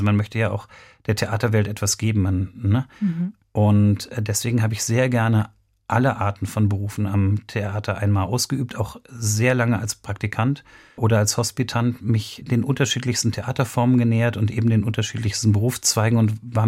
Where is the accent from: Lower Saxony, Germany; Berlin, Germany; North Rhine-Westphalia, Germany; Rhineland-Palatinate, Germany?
Berlin, Germany; Als Westberliner war man nicht so viel reisend unterwegs. Das heißt, man war in seiner Stadt, ich liebe meine Heimatstadt ungeheuer.